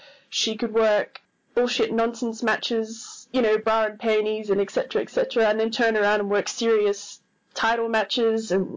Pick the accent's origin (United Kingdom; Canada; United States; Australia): Australia; from Australia, and from Stacey and Elliot's Bogus Journey